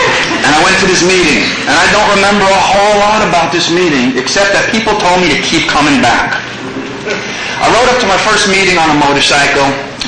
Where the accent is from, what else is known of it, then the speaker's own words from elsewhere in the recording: New York, United States; I found myself back in New York, where I'm from. Not that you could tell by my accent. Back in New York, trying to work something out.